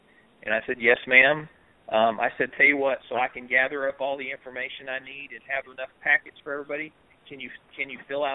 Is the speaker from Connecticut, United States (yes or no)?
no; Texas, United States; I'm brand new to the area. I'm from Texas and I don't know anybody.